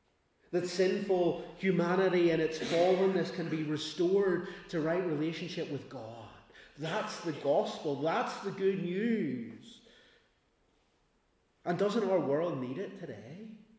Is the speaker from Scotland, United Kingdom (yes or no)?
no; Northern Ireland, United Kingdom; Now, I know we're Scottish or Northern Irish in my case.